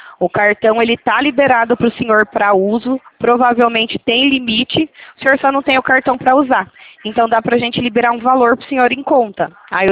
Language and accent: Portuguese; Itatiba, São Paulo, Brazil; eu sou daqui de Itatiba, São Paulo.